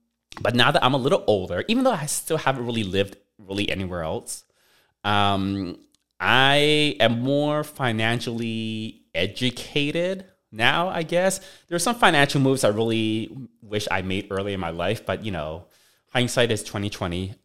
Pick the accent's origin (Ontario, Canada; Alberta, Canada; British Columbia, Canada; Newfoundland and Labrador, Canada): British Columbia, Canada; Vancouver; moved away as an adult; now in United States; I moved out of my parents' place out of college, and they lived in Vancouver in Canada, so, but when I moved from Vancouver to California to take my first full-time job in Silicon Valley